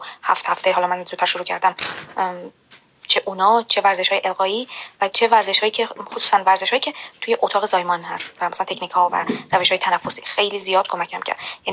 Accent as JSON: {"language": "Persian", "country": "Iran", "said": "همیشه با اینکه من از ایران هستم ساعت ها خیلی فرق داره"}